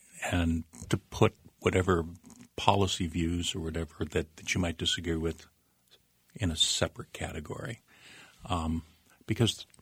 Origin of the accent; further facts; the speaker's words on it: Downers Grove, Illinois, United States; I grew up in Downers Grove in DuPage County, which at the time was overwhelmingly Republican.